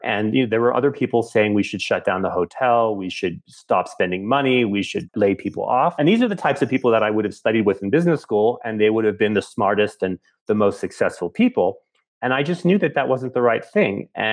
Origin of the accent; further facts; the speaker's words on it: California, United States; I grew up first in Southern California, and then I went to both college and grad school in the Bay Area in Northern California.